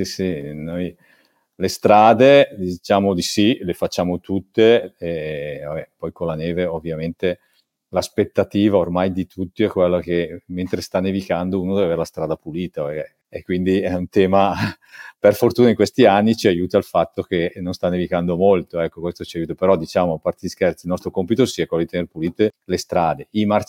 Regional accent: Bergamo, Lombardy, Italy; come me che sono bergamasco ma non risiedo a Bergamo

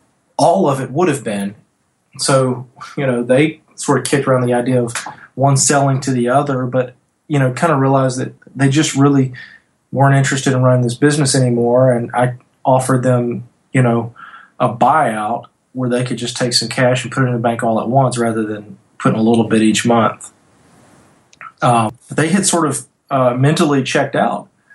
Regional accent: Louisiana, United States; I'm from North Louisiana, small town banker

